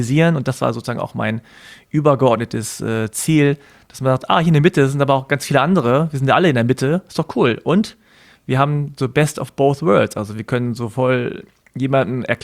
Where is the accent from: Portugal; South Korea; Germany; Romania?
South Korea; und dann hieß es ja, wo kommst du denn her? Da habe ich gesagt, aus Korea.